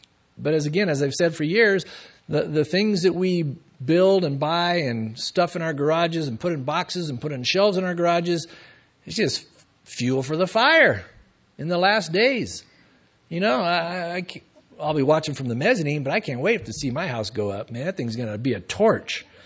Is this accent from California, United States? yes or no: yes; San Diego, California, United States; I saw that, you know, a few times over the years growing up in San Diego, go out surfing, you'd see that sign.